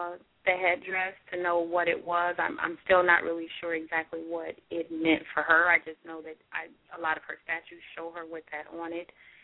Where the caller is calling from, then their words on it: Rantoul, Illinois, United States; It's a small town, yes. Rantoul, in the middle of nowhere.